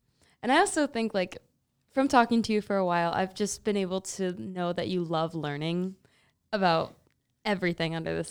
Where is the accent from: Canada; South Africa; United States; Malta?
United States; Missouri; I came from Missouri, and my high school, like, I'm not going to lie, it was probably 99% white.